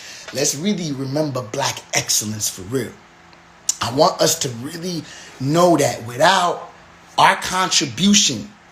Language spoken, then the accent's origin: English; New Jersey, United States; now in New York, United States; I'm in New York right now. New York! But I am from Jersey originally, all right?